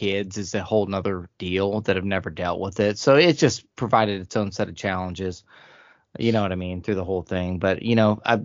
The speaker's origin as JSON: {"language": "English", "region": "Ohio", "country": "United States", "said": "I'm from Ohio. We eat cats, apparently."}